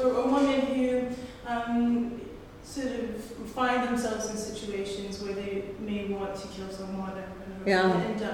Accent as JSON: {"language": "English", "town": "Detroit", "region": "Michigan", "country": "United States", "said": "So starting back, because also I can tell you, I'm from Detroit."}